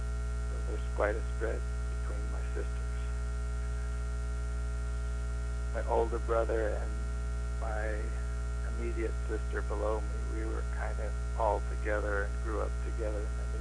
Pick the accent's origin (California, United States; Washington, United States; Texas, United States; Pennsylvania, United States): Washington, United States; Bainbridge Island; Bainbridge was a small town at that time. It's still a fairly small town, but it was quite rural.